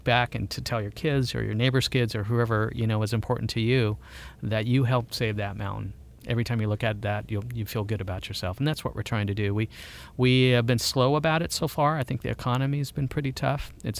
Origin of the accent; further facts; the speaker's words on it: San Diego, California, United States; Yeah, I was very fortunate growing up in San Diego.